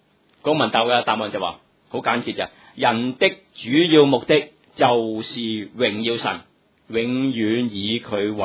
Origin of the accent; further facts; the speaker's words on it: China; 即係我哋中國人話有咩光宗耀祖嘅事